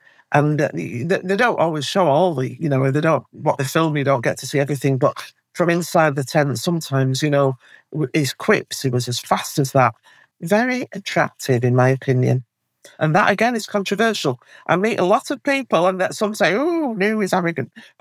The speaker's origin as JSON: {"language": "English", "town": "Featherstone", "region": "Yorkshire and the Humber", "country": "United Kingdom", "tie": "born there", "lives_now": "Wakefield, United Kingdom", "said": "I was born in Featherston. Yeah, I live in Wakefield now. It's very close, you know. It's only a few miles away. So Featherston's a mining town."}